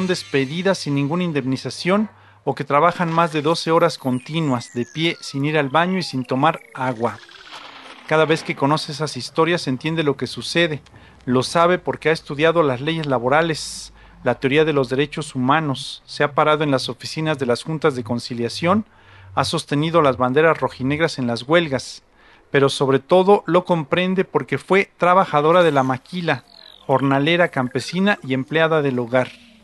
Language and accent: Spanish; Puebla, Mexico; Yo soy de Puebla, nací en un pueblito, donde digo no llega ni Dios ni el gobierno, es como muchos otros lugares, muy alejado, no hay servicios ni justicia.